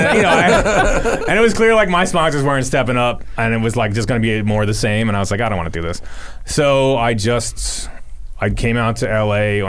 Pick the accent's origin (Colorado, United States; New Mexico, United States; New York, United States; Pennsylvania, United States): Pennsylvania, United States; Doylestown; also born or lived in Philadelphia, United States; I was born in South Philly and lived there for a couple of years and then bounced around. but essentially because my family was from South Philly, we were there like every weekend.